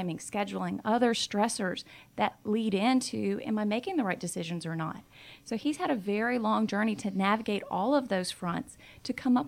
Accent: Deep South, United States; I'm a big family from the South, and they had a lot of health disparities. And we're from the Deep South, so we're kind of stubborn, and we're the kind that we suffer in silence.

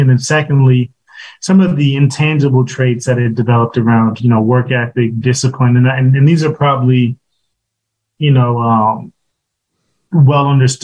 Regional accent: Brooklyn, New York, United States; Yeah, so I'm actually from Brooklyn. I grew up in Brooklyn, played football growing up

